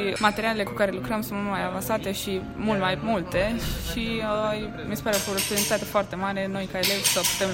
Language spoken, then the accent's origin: Romanian; Satu Mare, Satu Mare County, Romania; sunt din Satu Mare, de la Colegiul Național Ioan Slavici, trec clasa 11